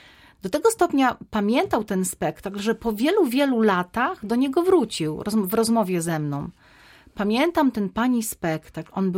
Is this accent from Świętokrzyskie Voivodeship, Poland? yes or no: yes; Świętokrzyskie Voivodeship, Poland; obydwoje pochodzimy z tej samej ziemi, świętokrzyskiej. I Wiesław Myśliwski, który urodził się w Dwikozach, no ja urodziłam się kawałek dalej, ale moja rodzina mieszkała w Dwikozach też.